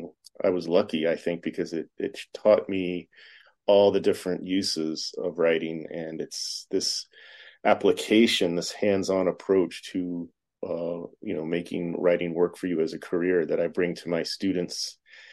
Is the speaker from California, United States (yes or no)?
no; Florida, United States; growing up in Florida, reading these adventure novels, they always stuck with me.